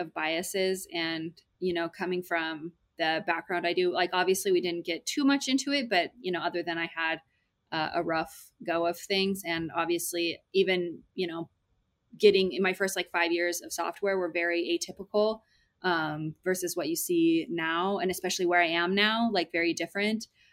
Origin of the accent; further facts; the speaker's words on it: West Coast, United States; I'm from the West Coast. Like I'm very different than most of the people here.